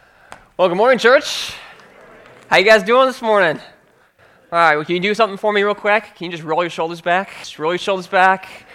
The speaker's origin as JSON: {"language": "English", "town": "Edmonton", "region": "Alberta", "country": "Canada", "tie": "born or raised there", "also_born_or_lived": "British Columbia", "said": "I am from out west. As a matter of fact, I'm from Edmonton. I was born and raised in the area, born in B.C., moved to Edmonton when I was a child and raised in the area there. And so I am relatively new to the Maritimes"}